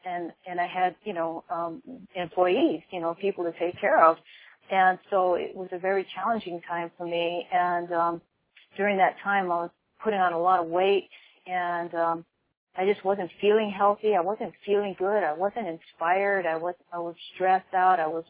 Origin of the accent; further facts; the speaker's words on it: Hawaii, United States; Sure. Well, I am from Oahu. I was born and raised here, and I've always been an entrepreneur all my life.